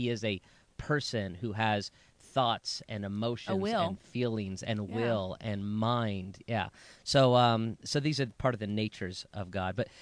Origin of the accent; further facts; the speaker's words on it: the South, United States; And I like to say, because I'm from the South, El Roy.